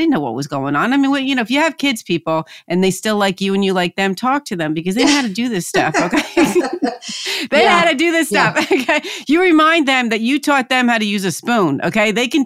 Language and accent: English; New Jersey, United States; So no, I'm from Jersey. I'm not from California.